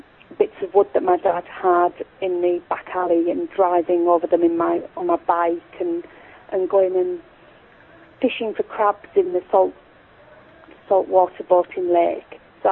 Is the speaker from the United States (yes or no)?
no; Yorkshire and the Humber, United Kingdom; And we relocated from Berkshire in England back to the northeast of England, to North Yorkshire, where we're from